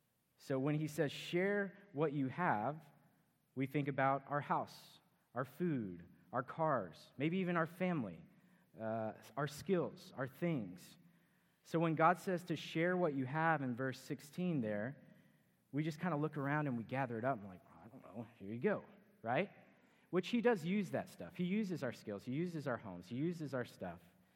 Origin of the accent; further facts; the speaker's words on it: Texas, United States; My wife is proper Canadian, and I am proper Texan.